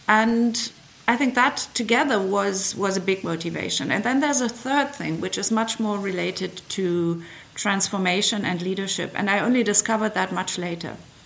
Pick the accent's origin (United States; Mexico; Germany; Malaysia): Germany; I do think that my home country and the European continent, on the one hand, has a huge potential